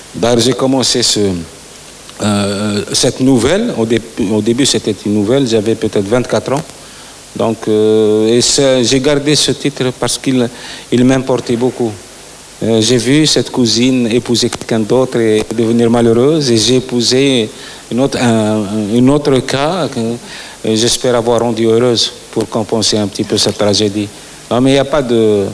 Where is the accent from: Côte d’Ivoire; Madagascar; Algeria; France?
Algeria; Béchar, Béchar Province; je devais pour rejoindre mon unité faire escale à Béchar, ma ville natale